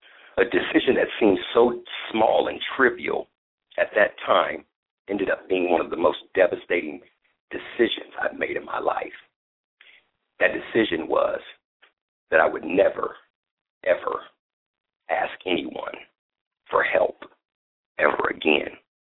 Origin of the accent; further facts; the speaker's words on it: Midwest, United States; moved away as an adult; now in Southern California, United States; I moved to Southern California from the Midwest, and I began to work a job.